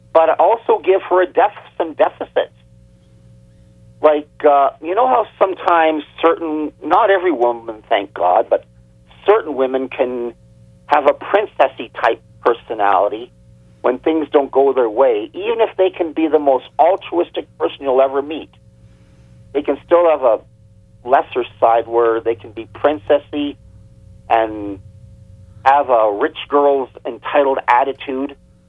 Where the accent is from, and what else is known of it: Canada; born or raised there